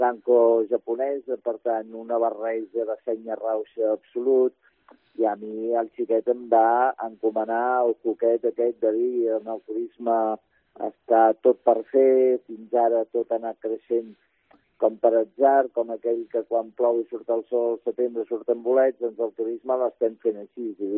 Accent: Palafrugell, Catalonia, Spain; born there; Vaig néixer a Palafrugell, ja fa molt de temps.

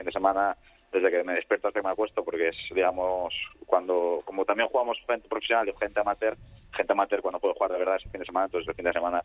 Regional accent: Oviedo, Asturias, Spain; De Oviedo, Oviedo.

